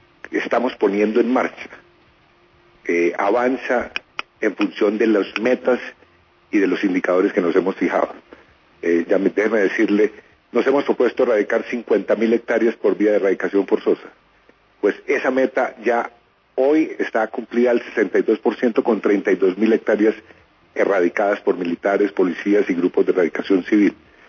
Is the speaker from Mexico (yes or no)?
no; Colombia; Los aliados en la región, en el continente, más cercanos a Estados Unidos para luchar contra el crimen transnacional, somos los colombianos.